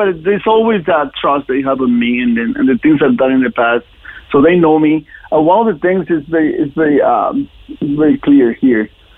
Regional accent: Colombia; moved away as an adult; now in Edmonton, Canada; No, I was born and raised at the age of 32. I moved to Canada from Colombia.

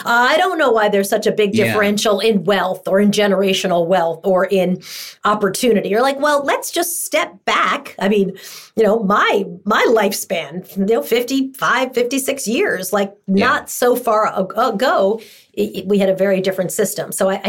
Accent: New York, United States; I grew up in Long Island.

